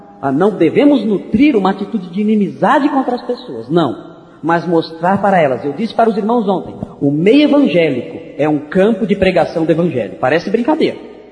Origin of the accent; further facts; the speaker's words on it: São Paulo, Brazil; accent: paulista; tem algum sotaque paulista aqui, além do meu?